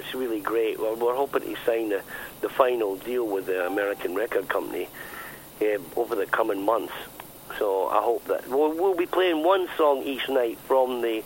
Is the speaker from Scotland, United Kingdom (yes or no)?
yes; Scotland, United Kingdom; we come from Scotland